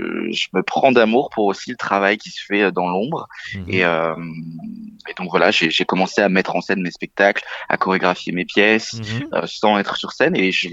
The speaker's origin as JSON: {"language": "French", "region": "Hauts-de-France", "country": "France", "tie": "born or raised there", "said": "ou même dans le nord de la France, là où j'ai grandi."}